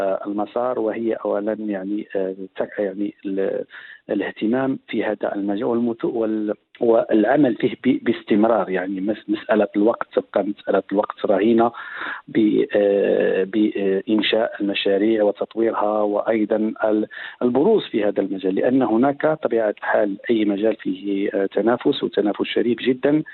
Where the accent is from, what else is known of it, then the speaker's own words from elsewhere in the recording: Tetouan, Tanger-Tetouan-Al Hoceima, Morocco; وأنا ابن مدينة تطوان، كنت أذهب مشيا حوالي كيلومترين يعني من الطريق من المنزل إلى المدرسة